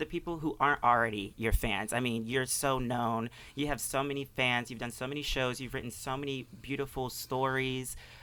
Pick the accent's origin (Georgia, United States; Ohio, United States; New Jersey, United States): Ohio, United States; You know, I'm from Ohio, and I also grew up, Midwest, come on.